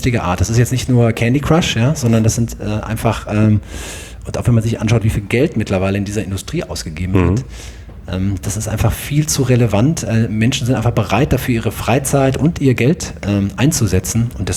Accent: Rhineland, Germany; Vielleicht als Rheinländer gebe ich euch das mal mit auf den Weg.

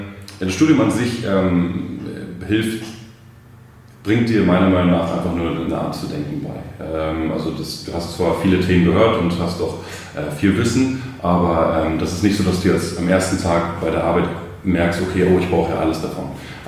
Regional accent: Berlin, Germany; also bin ich in Berlin aufgewachsen

